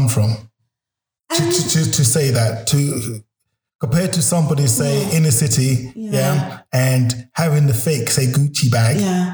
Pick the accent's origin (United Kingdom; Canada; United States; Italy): United Kingdom; London; Growing up in South London, I'm digressing because it's a conversation.